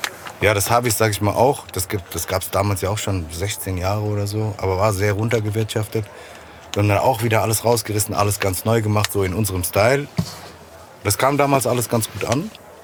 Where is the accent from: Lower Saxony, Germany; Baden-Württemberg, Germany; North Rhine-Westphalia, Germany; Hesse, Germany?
Hesse, Germany; Frankfurt; wie wir als Frankfurter eine moderne Apfelweinkneipe sehen würden.